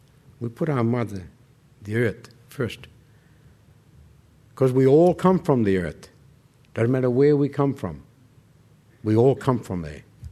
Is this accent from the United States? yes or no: no; Raukkan, South Australia, Australia; I was born down on Lake Alexandrina, on Raukan. I lived there. I went to school there. I grew up to nearly a teenager, and then we had to move. We had to move to another community.